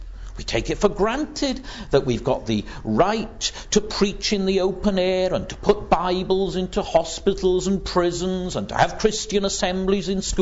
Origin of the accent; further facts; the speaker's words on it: United Kingdom; that it's somehow our right as British. That's part of being British, isn't it?